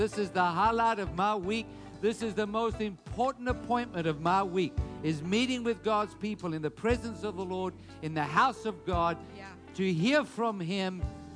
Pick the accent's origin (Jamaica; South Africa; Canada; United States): South Africa; I grew up in South Africa where we have lions.